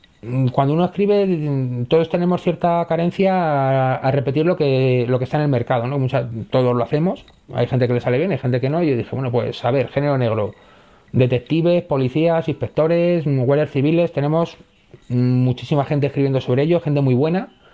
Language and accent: Spanish; Madrid, Community of Madrid, Spain; No lo conozco, yo soy de Madrid, voy a escribir de lo que conozco.